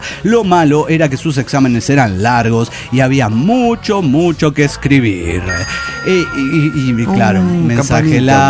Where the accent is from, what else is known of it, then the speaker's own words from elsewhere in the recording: Saltillo, Coahuila, Mexico; Aquí en Saltillo, recuerdo que cuando niño